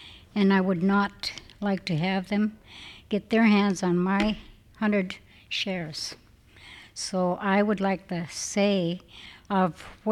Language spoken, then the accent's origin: English; Tacoma, Washington, United States; I'm from Tacoma, Washington